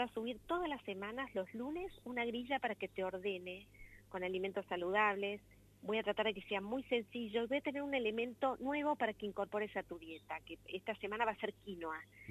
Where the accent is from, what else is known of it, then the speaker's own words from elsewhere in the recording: Río Cuarto, Córdoba, Argentina; Yo me crié en el campo. La verdad que yo soy de Río Cuarto y el campo es como una parte de tu vida, ¿no?